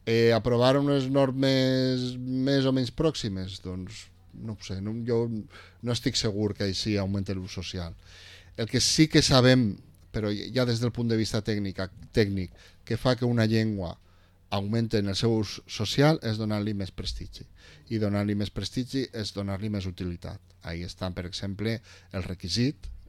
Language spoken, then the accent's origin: Catalan; Vila-real, Valencian Community, Spain; Jo quan passa el riu Millars, jo que parle l'A, doncs de seguida m'identifiquen que sóc de Vila-real i no sóc d'Almassora cap amunt, que parlen en la E.